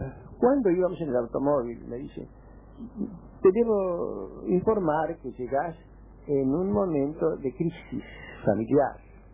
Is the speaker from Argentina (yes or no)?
yes; Buenos Aires, Argentina; born there; esa esquina del Libertador y Tagle, donde yo nací, que es donde está el Automóvil Club.